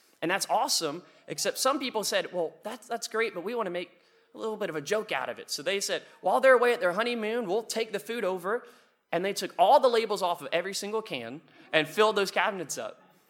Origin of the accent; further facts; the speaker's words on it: Maryland, United States; No, I'm from the eastern shore of Maryland. We're rural. We're redneck. We would be hillbillies, except we don't have any hills. It's flat. So we call ourselves shorebillies.